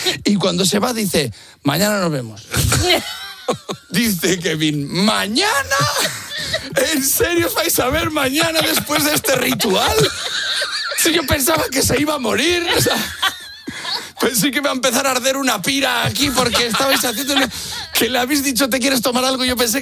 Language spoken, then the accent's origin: Spanish; Valladolid, Castile and León, Spain; porque yo soy de Valladolid y es que se nos da mal la primera... A todos los de esa ciudad.